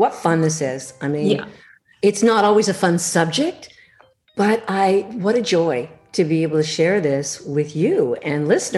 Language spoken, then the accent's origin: English; Pasadena, California, United States; I am a grandma from California, actually technically from Pasadena, California, which I don't know, some people have heard of Pasadena.